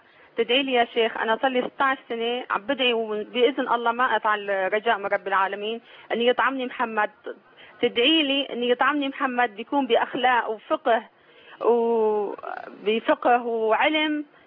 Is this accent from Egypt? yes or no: no; Syria; أنا من سوريا